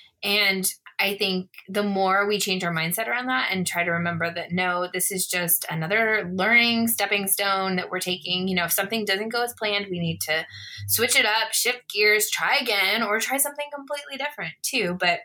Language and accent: English; West Coast, United States; I come from the West Coast when I do my shows in New York